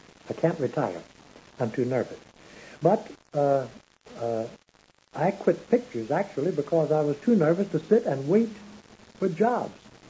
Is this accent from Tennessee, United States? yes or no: yes; Memphis, Tennessee, United States; I wanted to come out and be an actor, but I stopped in Memphis on the way because that was my hometown.